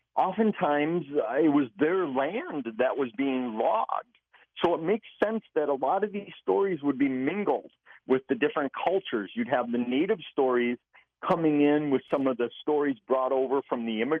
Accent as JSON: {"language": "English", "region": "Wisconsin", "country": "United States", "said": "I'm from Wisconsin, but I have to admit Minnesota has the best lumberjack roadside attractions throughout their state."}